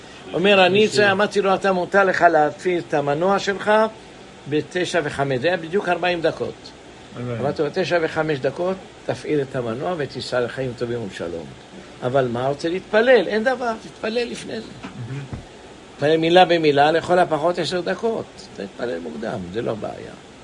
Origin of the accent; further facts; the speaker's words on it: Jerusalem, Jerusalem District, Israel; born there; כי אני גם בירושלים, נולדתי שם.